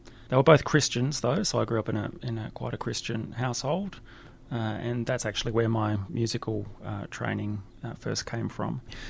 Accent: Canberra, Australian Capital Territory, Australia; now in Melbourne, Australia; I grew up in Canberra and that's why I live in Melbourne now, right? I moved to Melbourne literally hours after I finished my final bout at year 12.

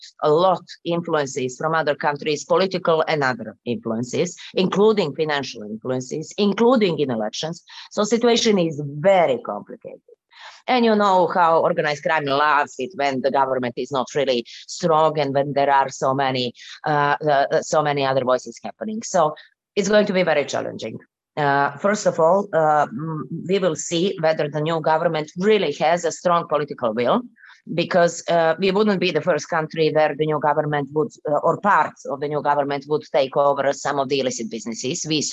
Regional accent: Montenegro; I mean, I'm coming from Montenegro and we have so many examples.

